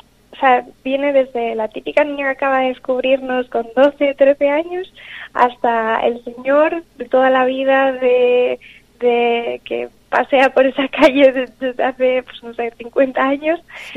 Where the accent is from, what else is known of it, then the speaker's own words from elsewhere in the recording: Bilbao, Basque Country, Spain; nosotros somos de Bilbao, yo y mi pareja